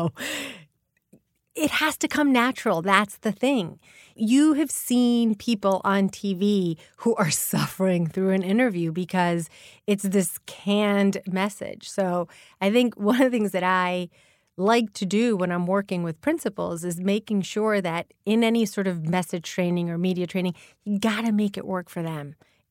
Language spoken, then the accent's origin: English; Puerto Rico; we have an American passport, but we're from Puerto Rico.